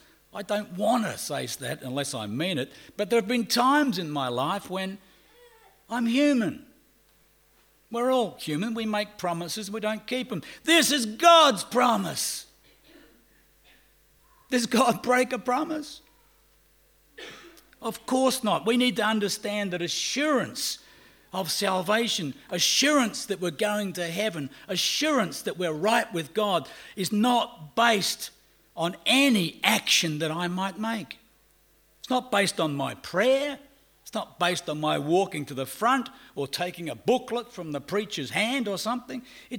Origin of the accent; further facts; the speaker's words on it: Australia; accent: Australian; "Hi, I'm from Australia." You can probably guess because of my accent.